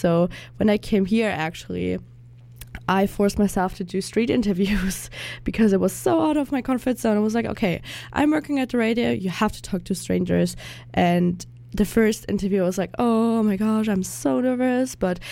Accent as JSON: {"language": "English", "country": "Germany", "second_language": "English", "lives_now": "Canada", "said": "So I'm from Germany, I'm an intern here at CJSF"}